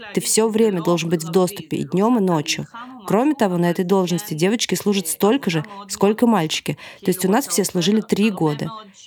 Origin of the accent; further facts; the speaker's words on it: Haifa, Haifa District, Israel; Я изначально из Хайфы, поэтому мне выдали деньги на то, чтобы снять квартиру.